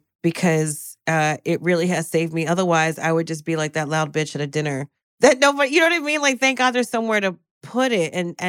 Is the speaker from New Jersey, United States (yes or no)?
yes; New Jersey, United States; Jersey. I made it out.